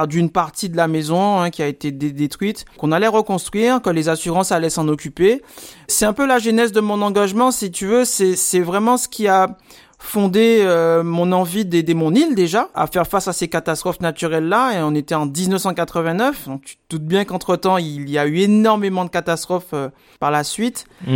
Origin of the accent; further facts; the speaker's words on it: Guadeloupe, France; born there; Et en fait, je suis né en Guadeloupe, qui est un territoire passionnant, passionné, brûlant